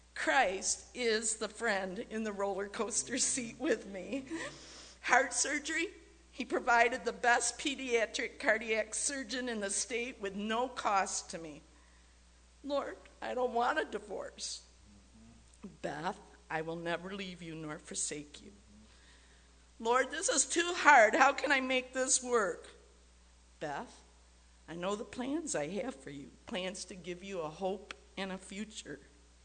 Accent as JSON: {"language": "English", "town": "Grand Rapids", "region": "Michigan", "country": "United States", "tie": "born or raised there", "lives_now": "Petoskey, United States", "said": "I have lived in Petoskey 27 years. I grew up in Grand Rapids in a godly Christian home."}